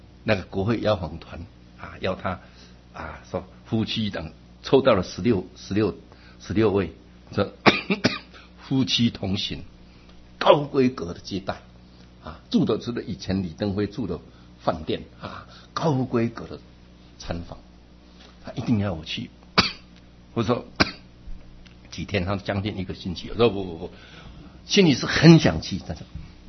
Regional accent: China; 我们中国人是对老人家是比较客气一点的

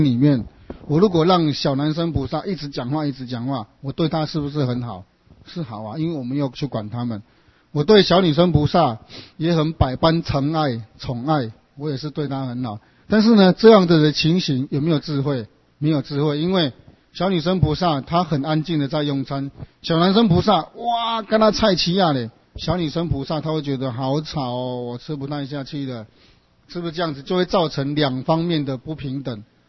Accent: China; 我们中国人很自然的就把它作为一个规范

